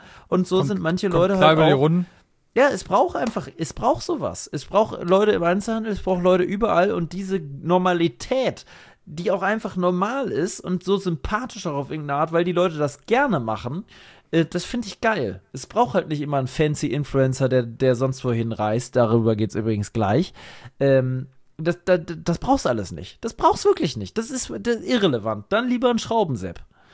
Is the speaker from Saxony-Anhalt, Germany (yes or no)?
yes; Saxony-Anhalt, Germany; Das ist sogar in meiner alten Heimat da. Ich kenne die in echt auch, ich weiß, wo die ist, bei Salzwedel.